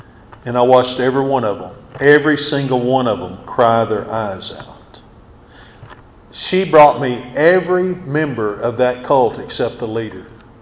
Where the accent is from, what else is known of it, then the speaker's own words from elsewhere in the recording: Hilton, Oklahoma, United States; Lafayette, Louisiana is a very different culture than the culture I grew up in Hilton, Oklahoma.